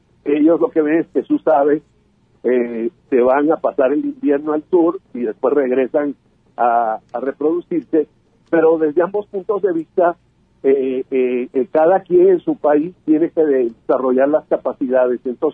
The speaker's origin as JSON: {"language": "Spanish", "country": "Mexico", "said": "yo creo que somos los únicos que venimos de México."}